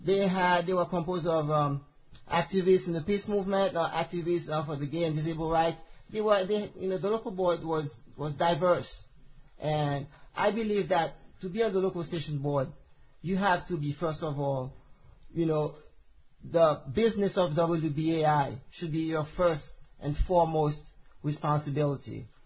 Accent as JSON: {"language": "English", "country": "Haiti", "second_language": "English", "said": "I'm from Haiti, if you guys do not know it. And in Haiti, I'm 41 years old."}